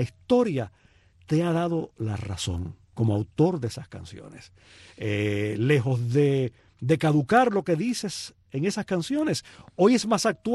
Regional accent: Cuba; aquellos que no somos habaneros y que pensamos mucho en nuestro país y en lo que ha sucedido en Cuba, ¿no?

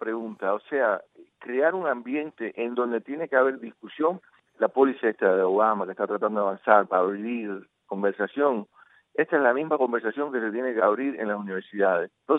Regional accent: Miami, Florida, United States; lo que estábamos haciendo en Miami, que me crié en Miami

